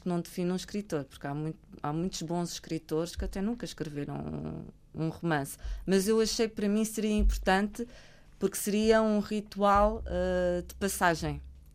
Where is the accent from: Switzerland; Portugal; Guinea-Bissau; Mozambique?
Portugal; also born or lived in Brazil / Greece / Denmark / England; Eu tenho as minhas raízes em Angola, mas sou apenas angolana? Não. Cresci em Portugal? Sou portuguesa? Também não. Vivi no Brasil, vivi na Grécia, vivi na Dinamarca, vivi em Inglaterra.